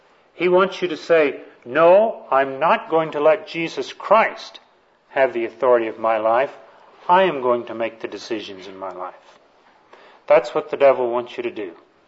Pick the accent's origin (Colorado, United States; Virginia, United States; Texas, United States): Texas, United States; he was the foreman of the body shop at one of the automobile dealerships there in my hometown.